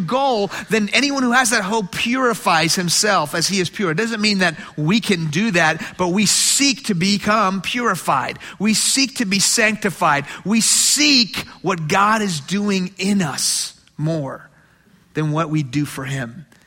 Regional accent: Houston, Texas, United States; I grew up in Houston, and so, or used to be.

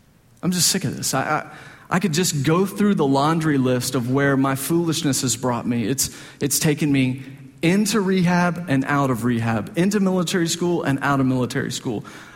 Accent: Dallas, Texas, United States; I mean, this is where I grew up. You just hear this growing up in Dallas.

